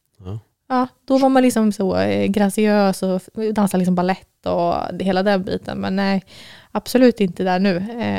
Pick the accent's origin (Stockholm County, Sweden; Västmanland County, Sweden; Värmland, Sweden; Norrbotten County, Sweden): Västmanland County, Sweden; Västerås; also born or lived in Arboga; jag är från Västerås ursprungligen. Bodde i Arboga tills jag var 5, men sen flyttade vi till Västerås.